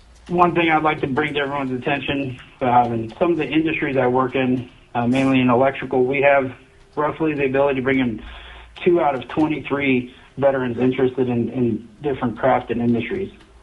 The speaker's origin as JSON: {"language": "English", "town": "Chugiak", "region": "Alaska", "country": "United States", "said": "I'm from Chugiak, Alaska, and the founder and president of Viper Transition."}